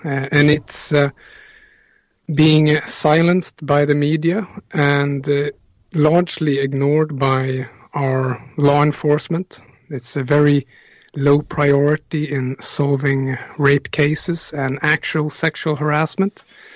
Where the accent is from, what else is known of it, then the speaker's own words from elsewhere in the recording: Sweden; English is a second language; And I'm myself from Sweden